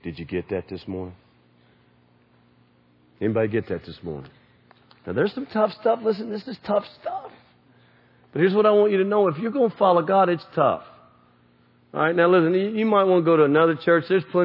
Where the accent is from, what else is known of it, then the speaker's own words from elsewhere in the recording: Kentucky, United States; You know, when I go to the East Coast, I'm a hayseed from Kentucky.